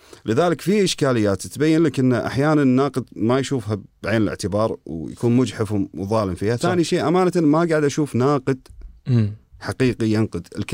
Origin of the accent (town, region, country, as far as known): Kuwait; also born or lived in United Kingdom